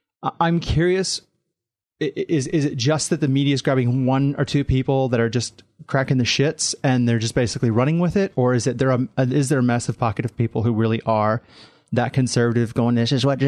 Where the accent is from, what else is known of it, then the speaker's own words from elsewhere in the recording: Midwest, United States; now in Australia; now I come from Midwest America, Bible Belt.